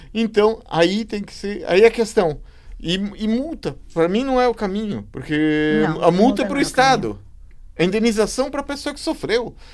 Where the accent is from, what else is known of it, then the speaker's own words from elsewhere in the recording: Brazil; E, bom, como brasileiro, tem essa experiência de alguns anos atrás, a ideia de que todos os brasileiros eram assaltantes.